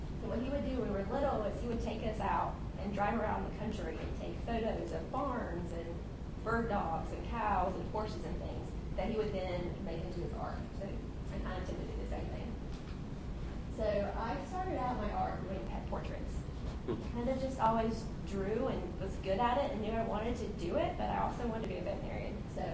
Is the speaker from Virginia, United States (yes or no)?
no; North Carolina, United States; So I grew up in North Carolina. We grew up in a rural area on a farm.